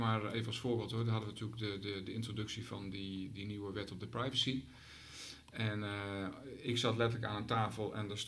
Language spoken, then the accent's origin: Dutch; Amersfoort, Utrecht, Netherlands; ik kom ook uit Amersfoort. Ik heb een groot deel van mijn leven in Amersfoort gewoond